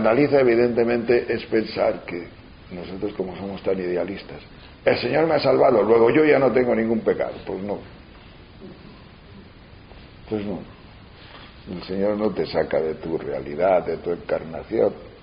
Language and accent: Spanish; Tejerina, Castile and León, Spain; que es de mi pueblo, de Tejerina